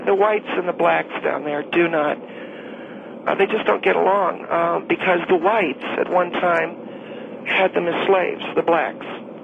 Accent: California, United States; We're lucky. We come from California.

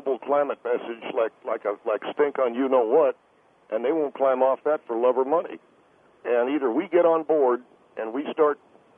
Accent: Tennessee, United States; I come from Tennessee originally, if that's at all instructive.

